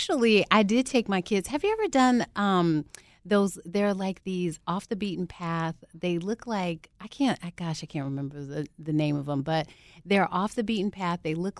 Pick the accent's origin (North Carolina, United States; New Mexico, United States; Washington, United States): New Mexico, United States; So growing up in New Mexico, we would always go, like, hiking in the mountains.